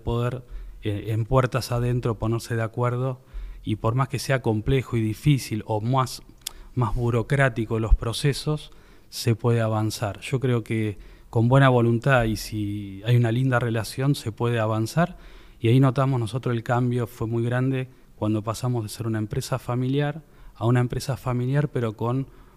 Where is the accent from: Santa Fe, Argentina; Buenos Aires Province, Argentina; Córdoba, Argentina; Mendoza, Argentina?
Buenos Aires Province, Argentina; Tigre; bueno, nosotros somos de Tigre, la zona de General Pacheco